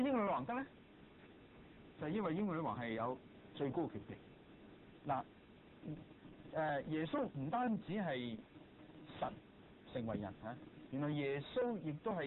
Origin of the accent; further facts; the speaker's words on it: China; 我们中国人人生七十古来稀